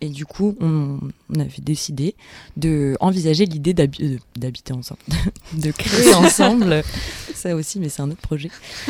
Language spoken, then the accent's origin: French; Blairville, Hauts-de-France, France; nous, on vient du village de Blairville. Du coup, ce qu'on parlait, c'est un village de 300 habitants.